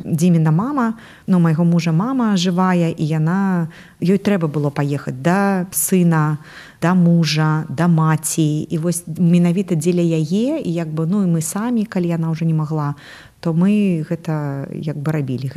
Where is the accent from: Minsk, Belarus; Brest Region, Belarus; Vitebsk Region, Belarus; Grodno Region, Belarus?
Vitebsk Region, Belarus; Vitebsk; born there; also born or lived in Mogilev; Я нарадзілася ў Віцебску, жыла ў Магілёве